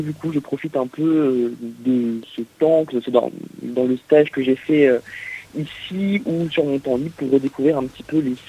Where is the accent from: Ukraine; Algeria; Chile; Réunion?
Réunion; Je suis originaire de La Réunion.